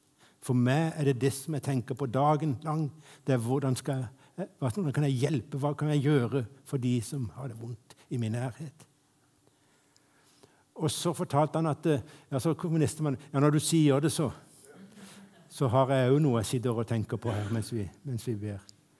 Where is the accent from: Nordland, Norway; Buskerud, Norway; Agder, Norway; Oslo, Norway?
Agder, Norway; Kristiansand; hjemme i Kristiansand på Lund, en bydel i Kristiansand.